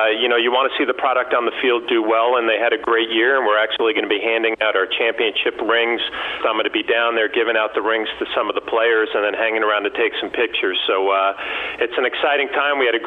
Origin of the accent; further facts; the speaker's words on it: West Nyack, New York, United States; it's very special to me growing up in West Nyack.